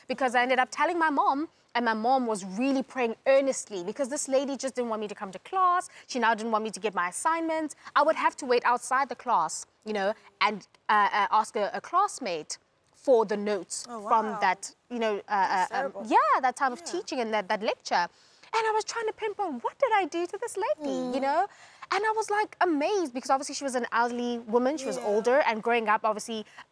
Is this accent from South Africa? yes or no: yes; South Africa; I mean, I grew up in South Africa, heard about apartheid and that kind of segregation